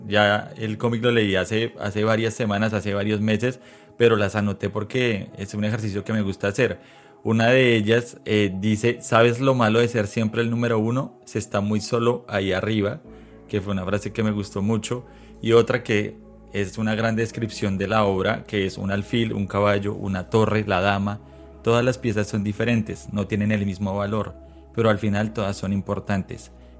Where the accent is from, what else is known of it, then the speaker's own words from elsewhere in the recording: Colombia; como colombiano no podía dejar de pasar dos detalles